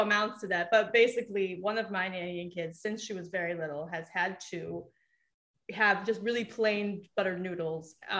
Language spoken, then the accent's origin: English; Wisconsin, United States; I grew up in Wisconsin.